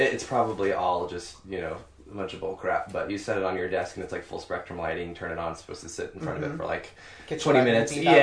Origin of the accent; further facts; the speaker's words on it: Arkansas, United States; now in Kansas City, United States; I grew up in Northwest Arkansas, actually. Moved here after college.